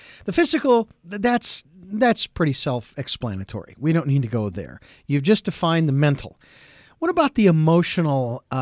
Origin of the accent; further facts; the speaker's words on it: Phoenix, Arizona, United States; Remember, I'm from Phoenix, Arizona, where it was always over 195.